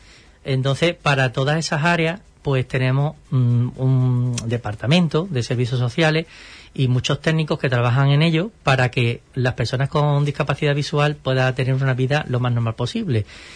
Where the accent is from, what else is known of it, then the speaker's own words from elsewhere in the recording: Rociana del Condado, Andalusia, Spain; principalmente porque soy de Rociana del Condado